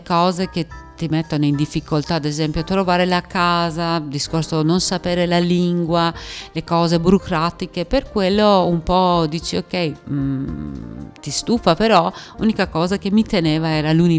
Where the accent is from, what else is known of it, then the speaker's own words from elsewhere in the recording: Iran; moved away; certo che mi manca tantissimo il mio paese, purtroppo anche nella questa situazione è molto rischioso tornare in Iran